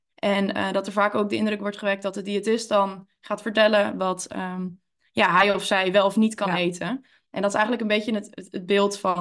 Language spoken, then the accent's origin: Dutch; Woerden, Utrecht, Netherlands; Verder kom ik uit Woerden en vind ik het heel leuk dat ik hier mag zijn vandaag.